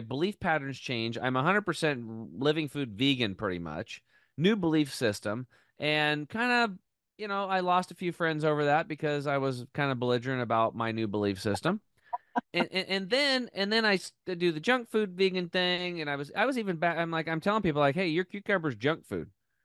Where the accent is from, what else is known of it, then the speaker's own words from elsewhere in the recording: Oregon, United States; I mean, I grew up in Eastern Oregon, redneck, and that's just part of the way it was